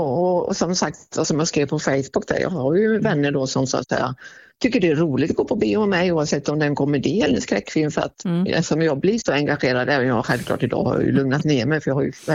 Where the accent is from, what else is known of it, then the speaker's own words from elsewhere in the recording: Sweden; Jag är ju svensk absolut i mitt själ och hjärta